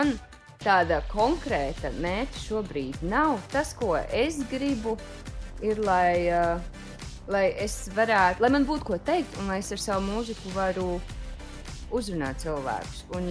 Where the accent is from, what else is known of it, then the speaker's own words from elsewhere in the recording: Kuldīga, Kuldīga Municipality, Latvia; Un, tā kā es esmu no Kuldīgas, tad Kuldīgā arī mums bija tāds neliels meiteņu sastāviņš